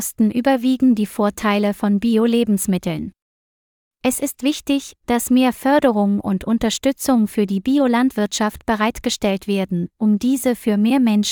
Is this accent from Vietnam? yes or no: yes; Vietnam; German is a second language; In meinem Heimatland Vietnam wird das Bewusstsein für Bioprodukte immer stärker.